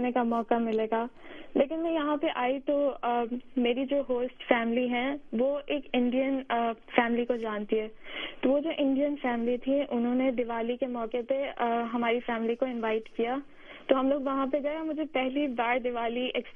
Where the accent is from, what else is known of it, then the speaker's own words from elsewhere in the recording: Pakistan; میں پاکستان سے آئی ہوں